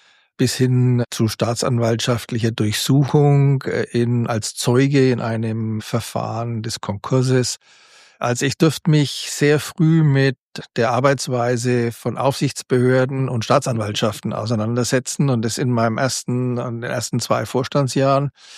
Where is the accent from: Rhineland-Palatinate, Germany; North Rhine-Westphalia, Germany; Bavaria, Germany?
Bavaria, Germany; Also meine Heimat ist das südliche Mittelfranken.